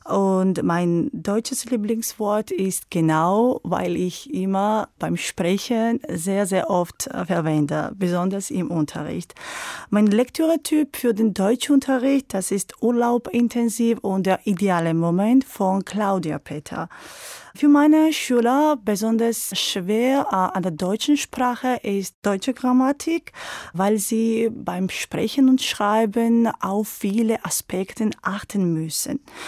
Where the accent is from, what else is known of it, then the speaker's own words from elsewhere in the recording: Georgia; Ich komme aus Georgien. Ich bin im Jahre 1984 geboren.